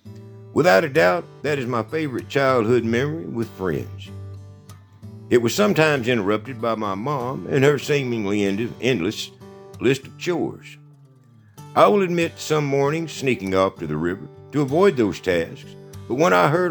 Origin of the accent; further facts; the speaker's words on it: Bandera, Texas, United States; Growing Up in Bandera, number 188. I really do feel sorry for the folks who had to grow up in a big city environment.